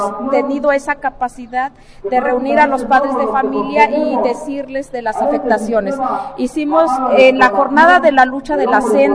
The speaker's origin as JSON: {"language": "Spanish", "region": "Puebla", "country": "Mexico", "said": "venimos del estado de Puebla"}